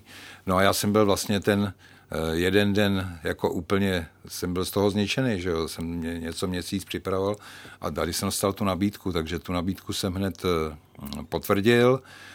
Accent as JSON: {"language": "Czech", "region": "Central Bohemian Region", "country": "Czechia", "said": "protože jsem Středočech"}